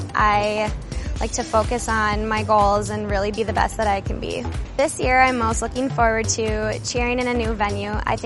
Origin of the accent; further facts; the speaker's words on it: Blaine, Minnesota, United States; I'm from Blaine, and this is my second year on the team.